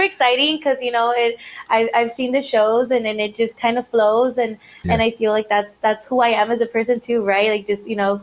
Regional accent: Edinburg, Texas, United States; I am born and raised in Edinburgh, Texas.

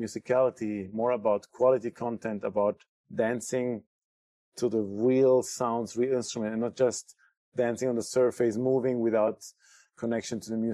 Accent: Ecuador; also born or lived in Germany; I was born in Germany, but I grew up in Ecuador

